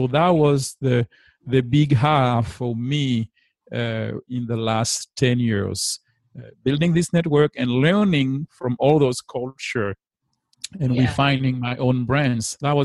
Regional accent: Martinique; When I was growing up in Martinique

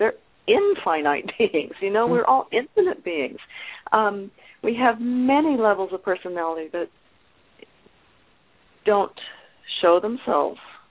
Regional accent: Detroit, Michigan, United States; I grew up near Detroit, Michigan, and the main store, department store, was Hudson's.

